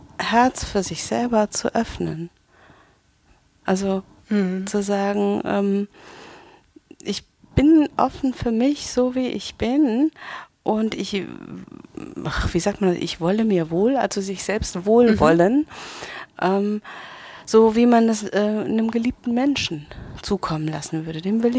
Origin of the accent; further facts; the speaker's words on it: Spessart, Germany; Wir kommen beide aus Spessart-Bergdörfern